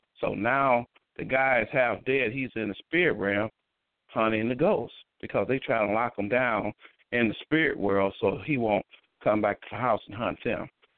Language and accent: English; Rockford, Illinois, United States; I am a filmmaker from Rockford, Illinois.